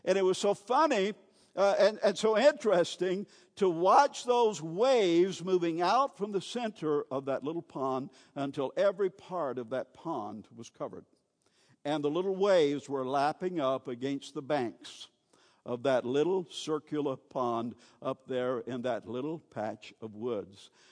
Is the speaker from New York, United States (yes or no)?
no; Newington, Georgia, United States; One of the things I loved to do as a kid, growing up in Newington, Georgia, back in the 1940s and 50s